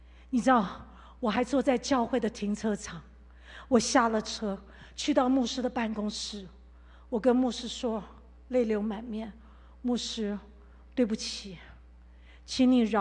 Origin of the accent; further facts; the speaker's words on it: Taiwan; 你知道吗，弟兄姐妹，我是台湾土生土长的，我不是不爱那块土地